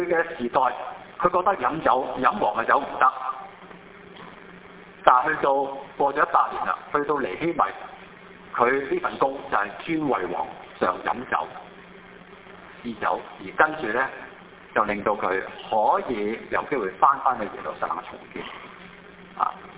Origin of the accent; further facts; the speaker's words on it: Hong Kong; 我在香港出世的中國裔香港人，即是我是中國人啦